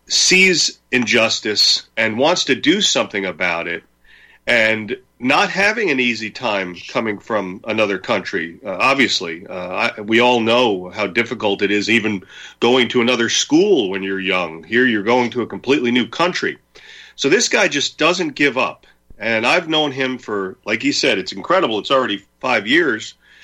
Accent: United States; born there; Myself, I was born here, so I'm an American by accident.

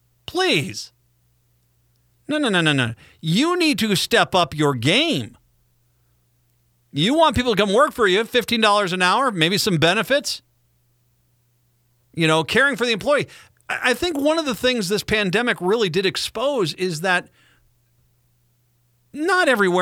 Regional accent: Minnesota, United States; I'm, though, one of those people. I'm a Minnesotan.

